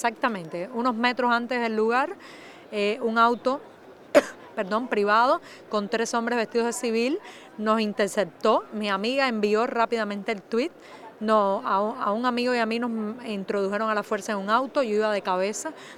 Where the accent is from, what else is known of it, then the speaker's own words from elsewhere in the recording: Cuba; born there; nací en Cuba y vivo en La Habana.